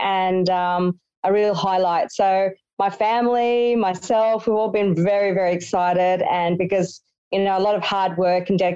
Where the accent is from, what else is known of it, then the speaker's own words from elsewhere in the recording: Sydney, New South Wales, Australia; I'm from Sydney.